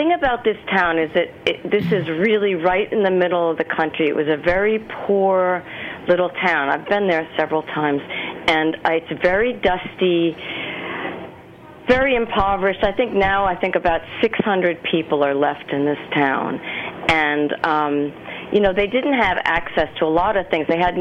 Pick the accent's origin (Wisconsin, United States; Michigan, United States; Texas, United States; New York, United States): New York, United States; I think my family was one of the first families in the neighborhood. I grew up on Long Island